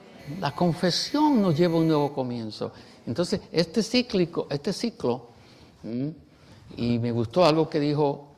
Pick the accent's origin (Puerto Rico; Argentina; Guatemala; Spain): Puerto Rico; born there; yo no soy puertorriqueño. Yo nací en Puerto Rico. En la vieja creación yo nací en Puerto Rico, pero yo no soy puertorriqueño.